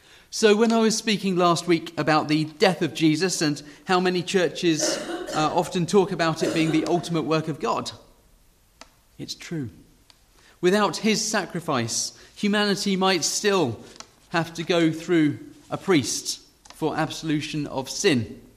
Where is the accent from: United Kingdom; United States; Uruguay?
United Kingdom; It made me think about how we as British people, if we're invited to somebody's home for a meal, we might bring a gift